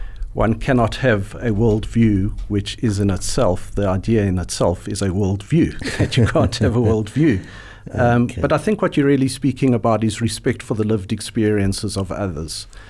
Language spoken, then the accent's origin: English; South Africa; I identify strongly as a Jewish person, I identify as a South African, I identify as a psychologist